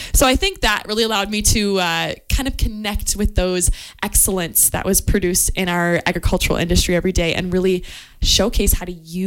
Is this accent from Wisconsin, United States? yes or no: yes; Wisconsin, United States; I think growing up in Wisconsin, you always realize that we are a large agricultural state